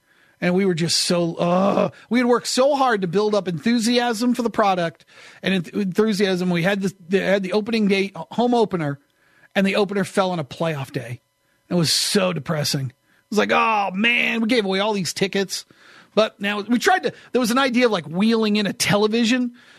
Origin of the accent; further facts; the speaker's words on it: New England, United States; And it was weird because I grew up in New England where sports radio was about complaining about the teams when they didn't live up to expectation, right?